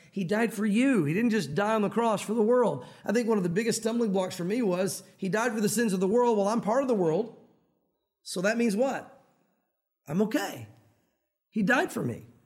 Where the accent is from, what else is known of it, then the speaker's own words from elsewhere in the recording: Tennessee, United States; I grew up in the South. I'm a Southern boy. I'm a Tennessee boy. And although it's funny, when I'm in the South, people don't think I have that much of an accent.